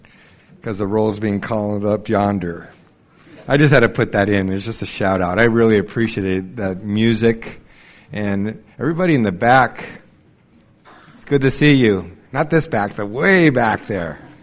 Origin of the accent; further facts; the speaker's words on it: Riverside, California, United States; now in Idaho, United States; As Steve was saying, I was born in California. That's why I said I'm not from Idaho. I live in Idaho. I'm from Riverside, California.